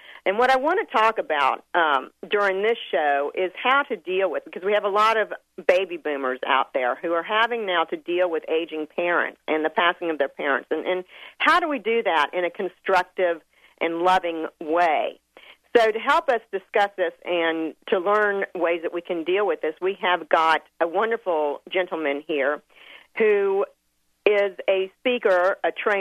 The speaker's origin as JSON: {"language": "English", "region": "Virginia", "country": "United States", "tie": "born or raised there", "said": "when I grew up in Virginia, and we would have snow like 3 feet high"}